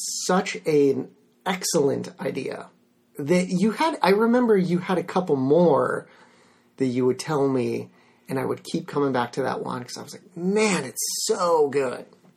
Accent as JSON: {"language": "English", "town": "San Diego", "region": "California", "country": "United States", "said": "because I'm from San Diego, my parents were not in the film industry, knew no one in the film industry, but we loved movies"}